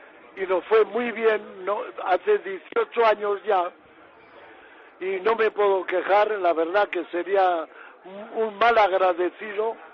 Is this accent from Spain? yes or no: yes; Vitoria, Basque Country, Spain; born or raised there; also born or lived in Tolosa; now in Chile